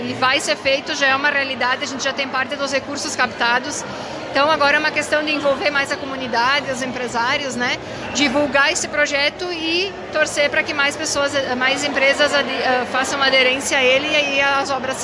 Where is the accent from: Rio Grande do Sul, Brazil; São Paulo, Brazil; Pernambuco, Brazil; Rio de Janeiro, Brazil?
Rio Grande do Sul, Brazil; Santo Antônio de Castro; born there; Eu nasci em Santo Antônio de Castro, hoje não moro mais